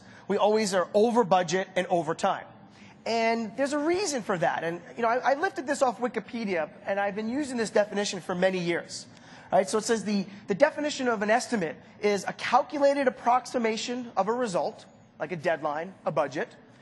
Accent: United States; now in Asia; because I'm from the States. And I live in Europe. I'm sorry, I work in Europe and I live in Asia.

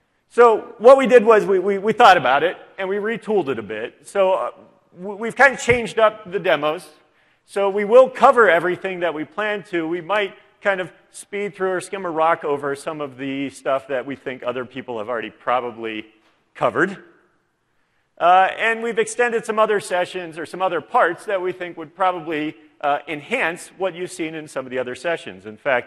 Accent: Ohio, United States; now in Texas, United States; As you may or may not notice from my funny accent, I'm originally from Ohio, currently living in Texas.

